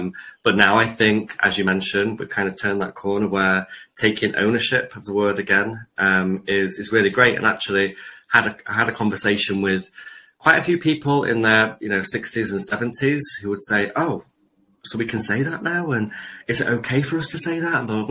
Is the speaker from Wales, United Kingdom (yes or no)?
no; Manchester, North West England, United Kingdom; growing up in Manchester, Manchester in the kind of mid to late 90s